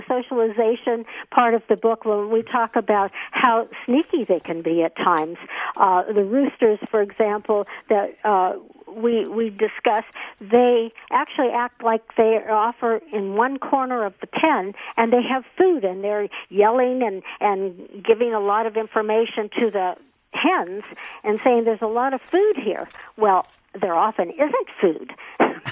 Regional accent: Midwest, United States; and of course I'm a Midwesterner, so I'm a bit biased

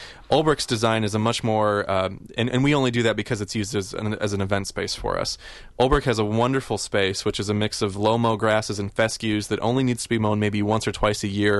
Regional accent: Indiana, United States; I am born and raised in Indiana, so I saw Indianapolis and got very excited.

